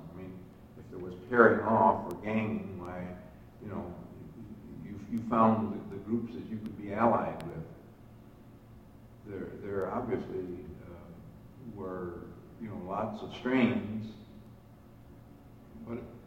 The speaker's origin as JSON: {"language": "English", "town": "Dearborn", "region": "Michigan", "country": "United States", "tie": "born or raised there", "said": "I mean, I remember growing up in Dearborn. My folks left a house at Woodward and Forest and bought a piece of land out in Dearborn and built a house."}